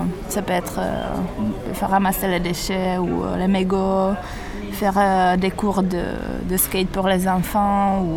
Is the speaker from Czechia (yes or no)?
yes; Czechia; French is a second language; chez nous en République tchèque, le street art n'est pas si développé qu'à Marseille.